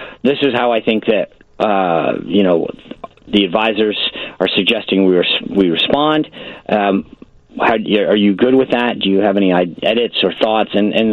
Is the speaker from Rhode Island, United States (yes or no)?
yes; Rhode Island, United States; I grew up in Rhode Island. I was in a non-political family